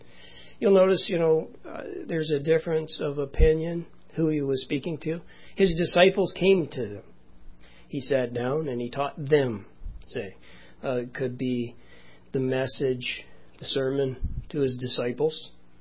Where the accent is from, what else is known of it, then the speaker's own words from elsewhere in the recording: Canada; born there; I was granted dual citizenship because I was born in Canada.